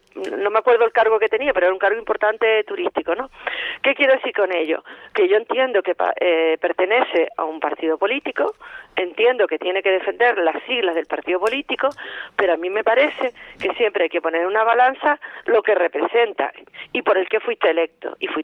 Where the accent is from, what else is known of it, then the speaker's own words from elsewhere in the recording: Canary Islands, Spain; Canarias tenemos una realidad totalmente diferente de Cataluña, del País Vasco, de Andalucía